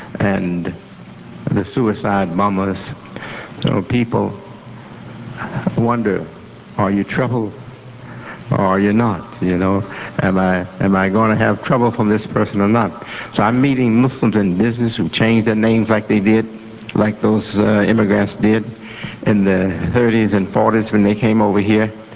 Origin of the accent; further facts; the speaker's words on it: Hamtramck, Michigan, United States; born there; I was born in a house on Yemen Street in what was called, and still is, I think, called Hamtramck, Michigan.